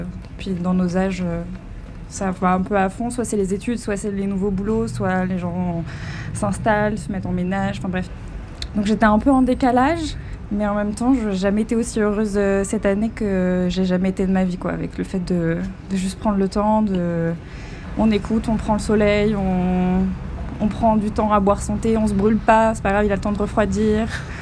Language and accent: French; Saint-Gilles-Croix-de-Vie, Pays de la Loire, France; now in Paris, France; De Vendée, d'un petit village qui s'appelle Saint-Gilles-Croix-de-Vie, au bord de la mer.